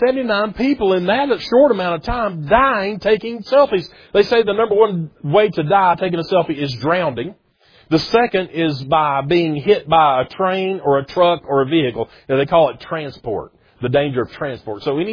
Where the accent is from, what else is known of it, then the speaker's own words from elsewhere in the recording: Tennessee, United States; I'm from America. Yeah, it's the greatest state in the land of the free, Tennessee.